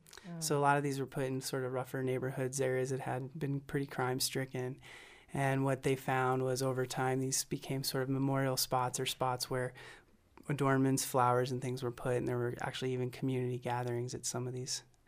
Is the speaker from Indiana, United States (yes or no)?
yes; Indiana, United States; also born or lived in Virginia; but I was born and raised in Indiana, and it was in the first few years of college, I had moved out to Virginia where I have some family